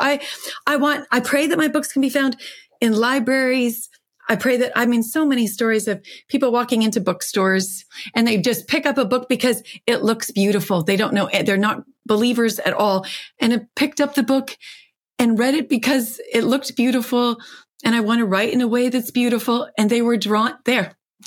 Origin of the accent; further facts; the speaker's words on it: Canada; I'm a Canadian author married to a farmer.